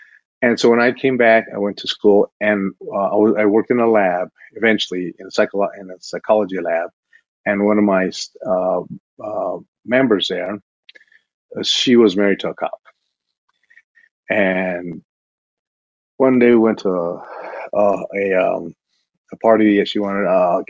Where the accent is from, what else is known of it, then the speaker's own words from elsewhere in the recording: El Paso, Texas, United States; I'm from El Paso, Texas, which is primarily Latino, American, and Mexican immigrant too.